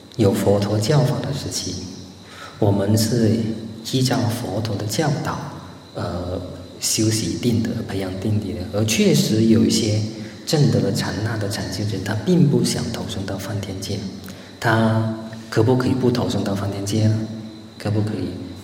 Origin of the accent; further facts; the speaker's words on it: China; 我们中国人来说，我们顺便再讲一下，我们中国人来说